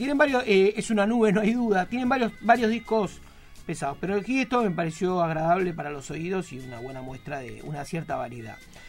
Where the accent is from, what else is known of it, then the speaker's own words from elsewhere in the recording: Argentina; yo soy de Argentina.